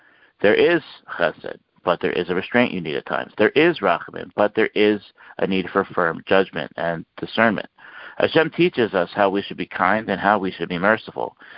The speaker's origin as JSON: {"language": "English", "town": "Baltimore", "region": "Maryland", "country": "United States", "tie": "born or raised there", "said": "in my hometown of Baltimore"}